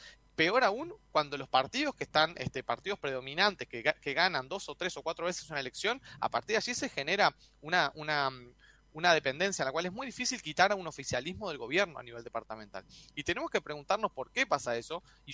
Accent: Uruguay; generalmente como uruguayos, nos congratulamos mucho de nuestra calidad democrática

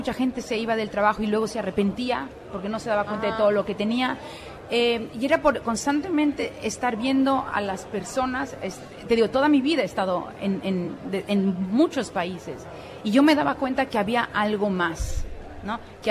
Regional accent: Mexico City, Mexico; also born or lived in Hamburg, Germany; now in Madrid, Spain; Soy chilanga, como decimos.

